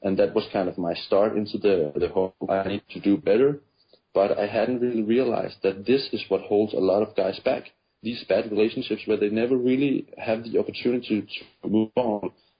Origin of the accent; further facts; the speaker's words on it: Denmark; I'm from Denmark, by the way. I'm from Denmark.